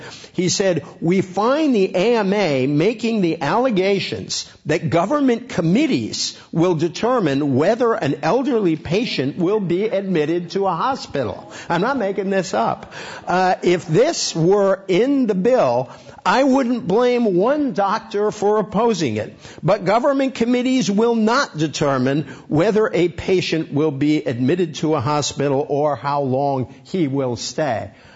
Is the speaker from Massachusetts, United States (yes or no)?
yes; Massachusetts, United States; I'm from Massachusetts, where politics isn't necessarily always on the level, though I do love my dear home state's politics.